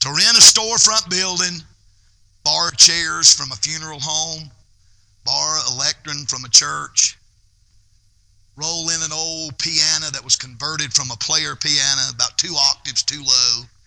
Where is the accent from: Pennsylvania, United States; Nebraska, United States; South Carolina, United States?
South Carolina, United States; Greer; We were born and raised in Greer, South Carolina. We went to school there.